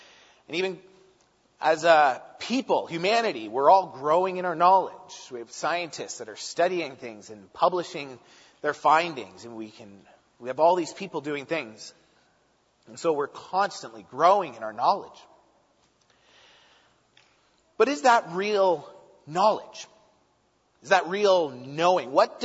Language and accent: English; Hamilton, Ontario, Canada; moved away as an adult; also born or lived in Edmonton / Saskatchewan; I was born and raised in Hamilton, and then at 19, I moved out to Edmonton, where I was trained in electrical, and then I moved to Briarcrest in Saskatchewan